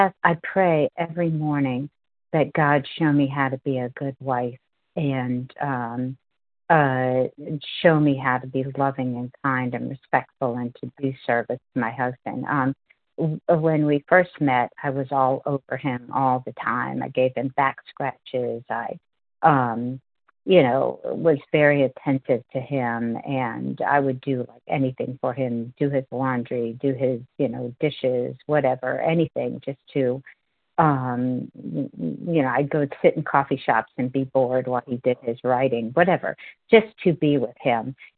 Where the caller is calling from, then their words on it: Virginia, United States; Hi, this is … I'm calling in from Virginia. And I'm actually in New Orleans right now visiting my mother, but I live in Virginia.